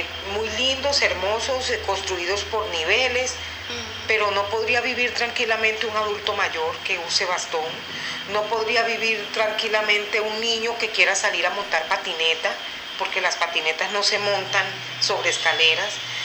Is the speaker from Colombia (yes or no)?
yes; La Guajira, Colombia; moved away; yo soy de La Guajira. Yo vengo de un sitio donde nosotros hablamos duro, hablamos rápido, somos acelerados. Cuando se ríen de nosotros nos imitan así, ¿no? Que no se nos entiende lo que hablamos. Y a mí me costó mucho trabajo vivir en el interior